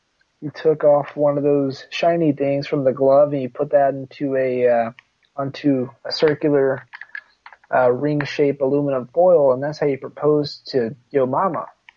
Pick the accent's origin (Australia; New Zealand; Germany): New Zealand; as a Kiwi